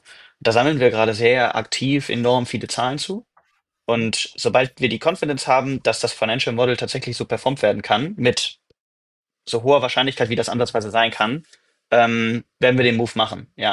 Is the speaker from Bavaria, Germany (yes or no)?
no; Bielefeld, North Rhine-Westphalia, Germany; würde ich meine Heimatstadt Bielefeld nehmen.